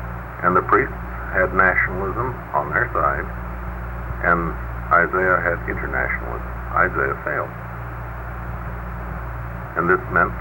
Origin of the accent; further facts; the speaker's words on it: United States; the 4th of July as an American.